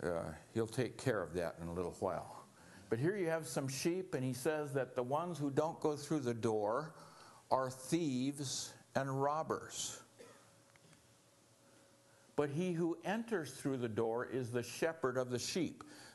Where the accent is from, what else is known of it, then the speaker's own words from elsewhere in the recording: Alaska, United States; most people don't know me. I'm from Alaska, so the word isn't around. There's a short Inuit man who can share stuff with you.